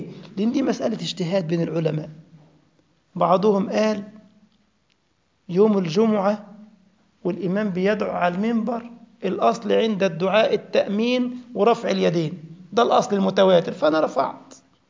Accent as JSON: {"language": "Arabic", "country": "Egypt", "said": "بل فرعون كمان طلع بجسمه موجود عندنا في مصر"}